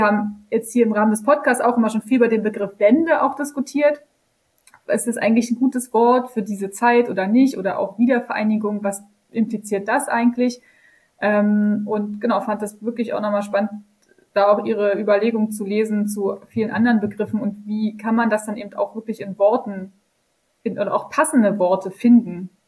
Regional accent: East Germany, Germany; ich sehe mich als Ostdeutsche oder Ostdeutscher

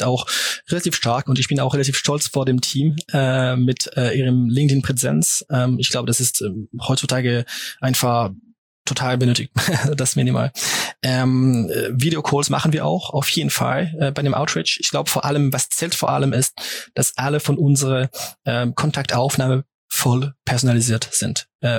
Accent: France; German is a second language; Auf Deutsch ein bisschen zusammen, wie du es erwähnt hast, bin ich Franzose.

